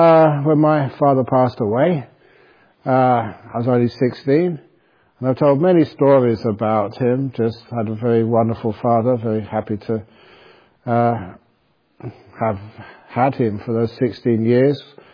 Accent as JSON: {"language": "English", "region": "London", "country": "United Kingdom", "tie": "born or raised there", "said": "which I often felt as a young man growing up in London."}